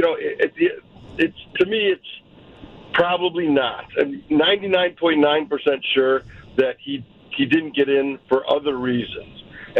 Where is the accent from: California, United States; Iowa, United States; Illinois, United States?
Illinois, United States; which is why I live in the North Shore, because I grew up on the South Side, and I didn't want my kids to go to the high school that I went to.